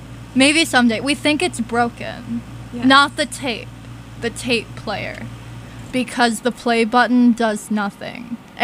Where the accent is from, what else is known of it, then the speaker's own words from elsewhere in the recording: Michigan, United States; because I'm from Michigan. I say ants.